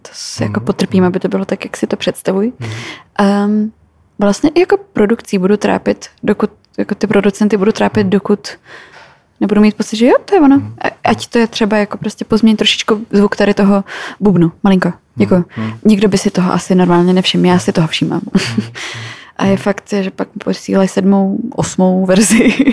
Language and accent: Czech; Karlovy Vary, Karlovy Vary Region, Czechia; Já jsem teda původem z Karlových Varů, kde těch možností zas tak strašně moc nebylo.